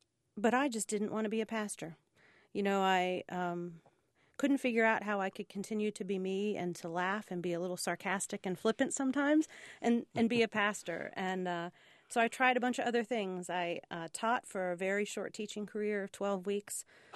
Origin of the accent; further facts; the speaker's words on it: Pittsburgh, Pennsylvania, United States; accent: Pittsburghese; I grew up in Pittsburgh, a Pittsburgh girl and big old Steelers fan. I probably bring some Pittsburghese.